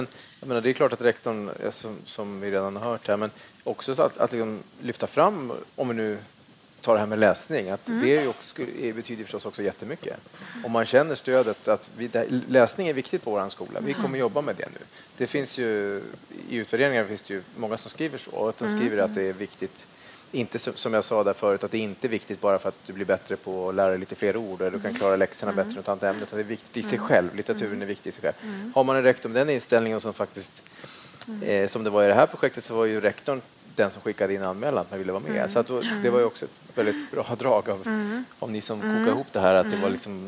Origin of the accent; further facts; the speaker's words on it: Uppsala, Uppsala County, Sweden; om man tittar nu i den kommun där jag kommer från, Uppsala, där känns det som att rektorerna, de är någonstans långt bort.